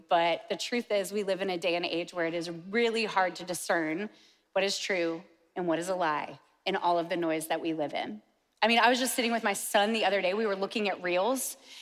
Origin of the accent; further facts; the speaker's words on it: United States; I could have sat the test any time to get dual citizenship and never did. I am only American still.